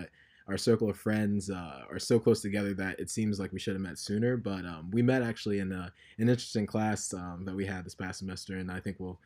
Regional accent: Columbia, South Carolina, United States; Well, first of all … from Columbia, South Carolina, born and raised.

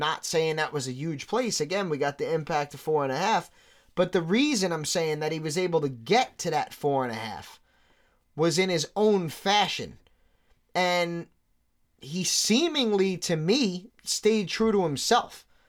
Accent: New York City, New York, United States; Being born and raised in New York City for 33 years, that's like the mortal sin.

